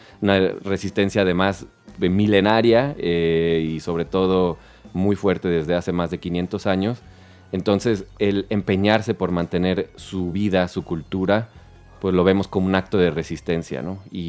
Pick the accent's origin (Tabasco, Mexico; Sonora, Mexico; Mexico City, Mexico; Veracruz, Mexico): Mexico City, Mexico; Yo no soy originario de Chiapas, soy originario de la Ciudad de México